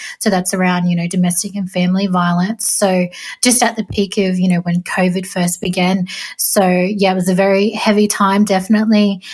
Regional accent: New South Wales, Australia; proud Jarrawal Waka Waka and Willy Willy woman from southeast Queensland, and I grew up in Western Sydney down on Dari country.

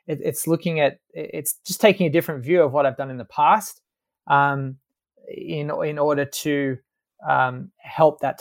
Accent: Sydney, New South Wales, Australia; moved away; My background, I'm from Sydney, but left Australia many moons ago to the chagrin of my mother, and studied at Georgetown University in Washington, D.C., and did a master's at the Sorbonne in Paris

